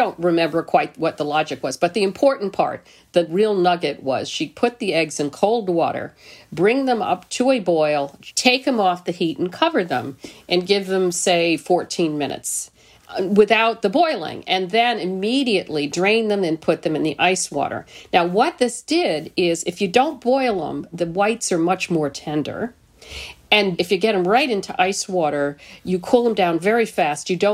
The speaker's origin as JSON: {"language": "English", "town": "New York City", "region": "New York", "country": "United States", "tie": "born or raised there", "said": "And then growing up in New York City, when I was in high school"}